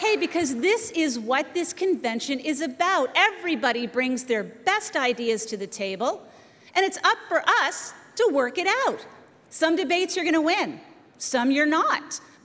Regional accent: Whitney Pier, Nova Scotia, Canada; I'm a proud Conservative because I recognize the same values that I was raised with in Whitney Pier in this party.

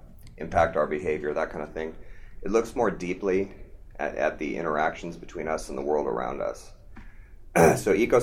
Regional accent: San Diego, California, United States; I'm a native to California, and I grew up in San Diego.

